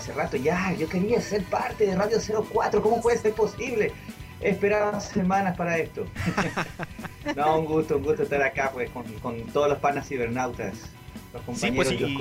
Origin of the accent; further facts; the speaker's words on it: Ecuador; also born or lived in Puerto Rico; cuando él falleció ya por fin, o sea, yo regresé al Ecuador.